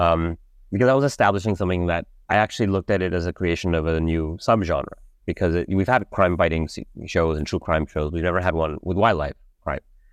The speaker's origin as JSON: {"language": "English", "country": "Canada", "said": "as a Canadian, I feel I'm very lucky to be a Canadian"}